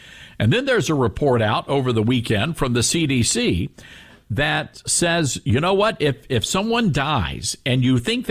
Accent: Memphis, Tennessee, United States; if this had happened back in my hometown of Memphis, Tennessee

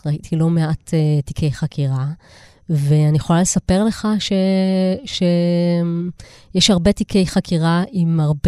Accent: Kiryat Yam, Haifa District, Israel; אני גדלתי בקירת ים, בפריפריה.

